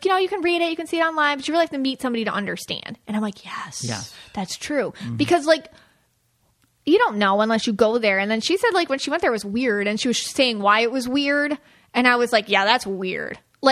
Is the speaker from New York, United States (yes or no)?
yes; New York, United States; You know, like I grew up near Lilydale.